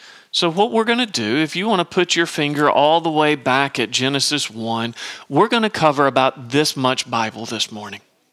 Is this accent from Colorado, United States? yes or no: no; Kentucky, United States; again, I'm from Kentucky, you just wind up being a little bumfuzzled.